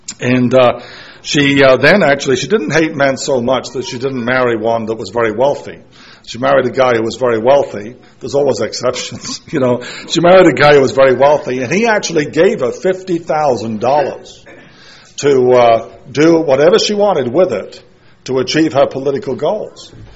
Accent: East Midlands, United Kingdom; D.H. Lawrence actually lived in my hometown area, just the next town, like 5 miles away, that's all.

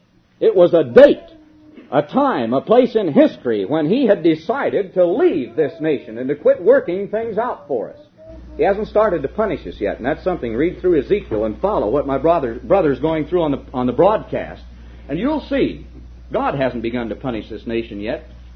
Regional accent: United States; Now, here I am, and even if you want to look at it in a worldly way, I'm an American.

